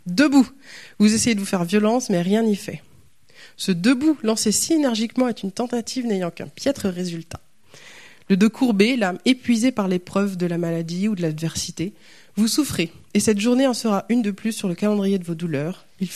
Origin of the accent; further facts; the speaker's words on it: France; on a vu en tant que Français, on aime bien polémiquer un petit peu